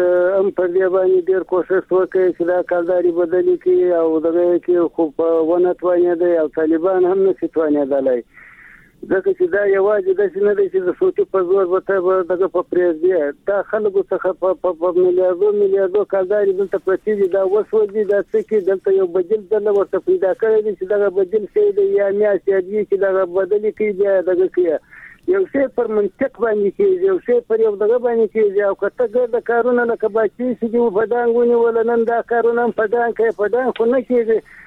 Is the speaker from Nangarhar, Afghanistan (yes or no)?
no; Helmand, Afghanistan; دلته خو زه په هلمند کې یم، زما خو خپل وطن دی،